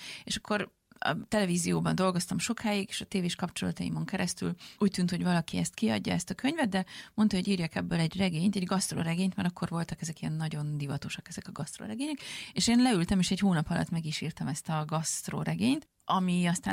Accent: Budapest, Hungary; also born or lived in Transylvania; Mert én előtte is Budapesten éltem, én Budapesten nőttem föl, itt jártam egyetemre, itt voltak a barátaim, itt kezdtem el dolgozni, itt csodálkoztam rá a világra

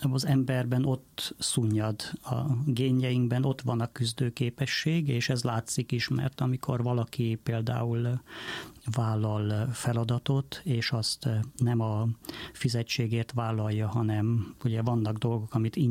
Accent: Transylvania, Romania; én Erdélyből származom

